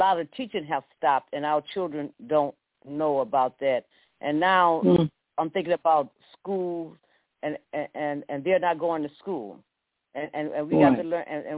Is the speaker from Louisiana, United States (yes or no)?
yes; Louisiana, United States; You know, growing up in Louisiana, we always had some type of.